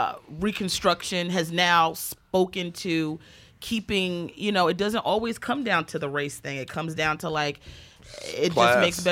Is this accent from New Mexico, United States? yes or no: no; Maryland, United States; and I'm from Maryland, so, you know, here, I think, in New York City, there's such an urban culture, right?